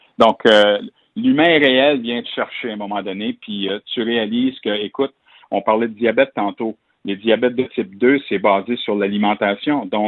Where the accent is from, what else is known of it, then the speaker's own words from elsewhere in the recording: Saint-Alphonse-Rodriguez, Quebec, Canada; parce que je viens de la région de Joliette, à Saint-Alphonse